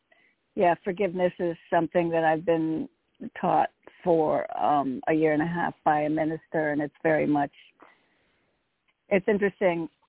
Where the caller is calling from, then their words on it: Connecticut, United States; from Connecticut.